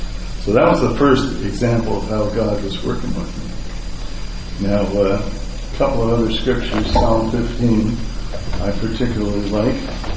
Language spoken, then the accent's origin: English; Scotland, United Kingdom; Now, being Scottish, I don't like to part with the money that much, you know.